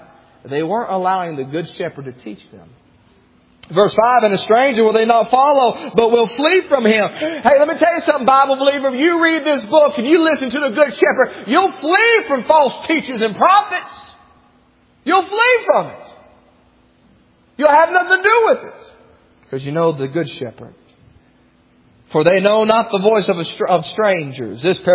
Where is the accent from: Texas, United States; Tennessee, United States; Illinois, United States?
Tennessee, United States; Cleveland; I'm from Cleveland, Tennessee. It's the Church of God headquarters, man.